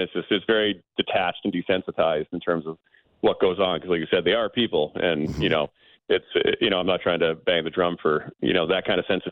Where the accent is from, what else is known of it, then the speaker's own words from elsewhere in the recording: Boston, Massachusetts, United States; Like, I'm a guy from Boston.